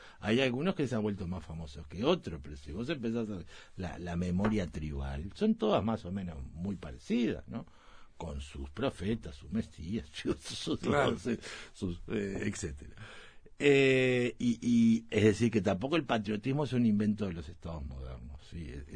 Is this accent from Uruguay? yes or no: yes; Uruguay; Si mañana dejamos de tomar mate y tomamos té verde todos los días, vamos a seguir siendo uruguayos